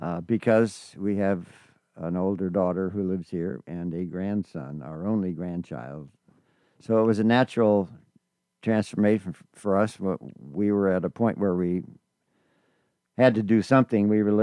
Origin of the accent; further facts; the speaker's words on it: Cupertino, California, United States; also born or lived in San Francisco; I was born in San Francisco, and we moved to Cupertino during the Second World War to a prune and apricot operation. So my formative years were ranch life, tractors, horses, cows, pigeons, chickens.